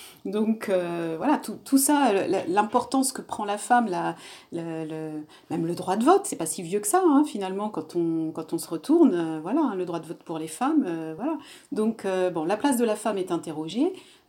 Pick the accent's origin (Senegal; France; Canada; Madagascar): France; Réunion; Moi, je suis réunionnaise et dans ma culture, les femmes supportent beaucoup sans rien dire non plus.